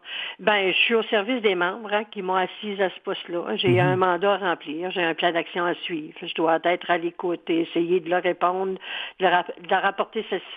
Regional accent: Quebec, Canada; accent: Gaspésie; now in Bas-Saint-Laurent, Canada; Oui, j'habite le Bas-Saint-Laurent. Je suis native de la Gaspésie, mais je demeure maintenant dans le Bas-Saint-Laurent.

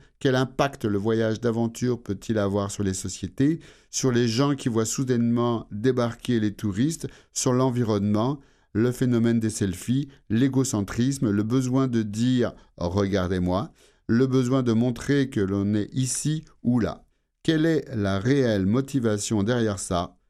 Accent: Quebec, Canada; accent: Quebec; also born or lived in Switzerland; je suis né en Suisse et j'y ai grandi jusqu'à l'âge de 5 ou 6 ans, mais je suis un Québécois dans ma façon de voir les choses, comme dans mon accent. Ce voyage m'a reconnecté au Québec.

